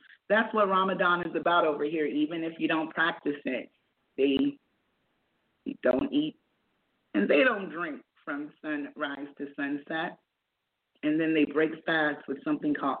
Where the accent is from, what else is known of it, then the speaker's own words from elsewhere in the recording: South Carolina, United States; Well, I am in the so-called Middle East. I call it Northeast Africa. I am from South Carolina